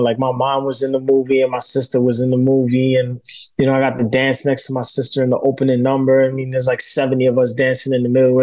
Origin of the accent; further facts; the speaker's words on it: New York City, New York, United States; because I'm from New York. You know, I grew up in Bushwick in Brooklyn